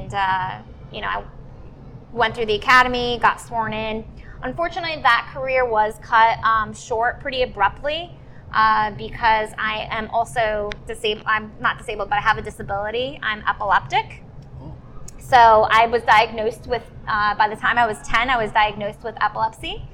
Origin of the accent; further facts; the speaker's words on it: Tampa, Florida, United States; also born or lived in Boynton Beach, Florida; Not born. I was born actually in Boynton Beach, Florida. Okay. But my parents moved here shortly after I was born into Tampa, Florida. And I was raised in town and country, Hillsborough County, Tampa, Florida.